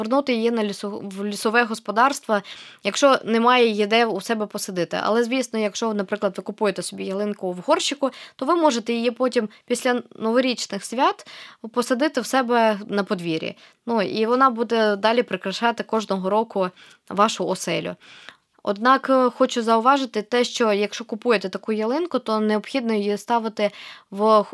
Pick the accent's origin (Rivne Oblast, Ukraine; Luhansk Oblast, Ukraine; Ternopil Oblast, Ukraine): Luhansk Oblast, Ukraine; а я ж теж з Луганщини, і мої, ну, я зазвичай святкувала Новий рік і Різдво на Кавказі. Звідки мій дідусь, лісівник